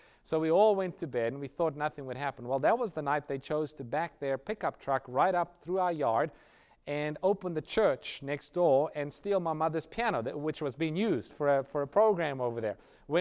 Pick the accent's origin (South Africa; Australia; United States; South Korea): South Africa; Growing up in South Africa, we spent some time as missionaries in a place called Swaziland.